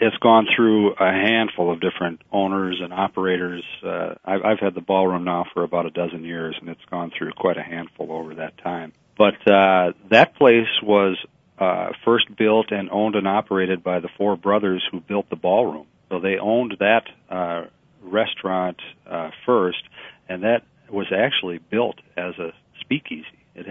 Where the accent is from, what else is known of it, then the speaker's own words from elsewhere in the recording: Somerset, Wisconsin, United States; also born or lived in Janesville; now in Minneapolis, United States; I live in Minneapolis, but I grew up in Wisconsin, born in Janesville, raised in Somerset